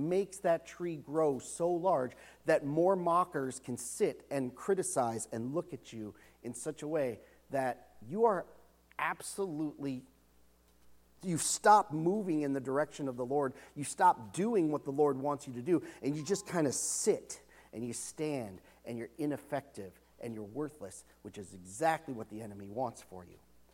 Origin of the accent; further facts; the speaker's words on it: Wisconsin, United States; I grew up in Wisconsin.